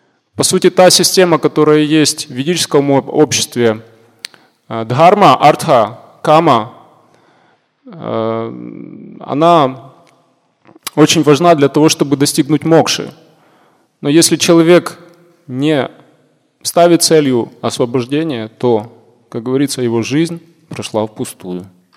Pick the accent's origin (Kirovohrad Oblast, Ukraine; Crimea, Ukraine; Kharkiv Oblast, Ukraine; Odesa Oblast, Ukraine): Kirovohrad Oblast, Ukraine; Kropyvnytskyi; Я из Кировограда.